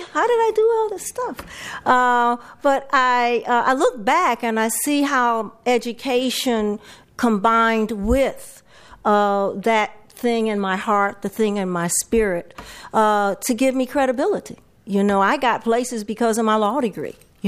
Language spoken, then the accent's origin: English; St. Louis, Missouri, United States; I knew Attorney Freeman as I was growing up in St. Louis